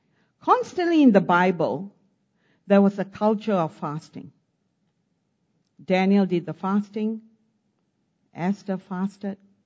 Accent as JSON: {"language": "English", "country": "Singapore", "said": "Because we're coming from Singapore, because this was prophesied over us, we'll go to Jakarta."}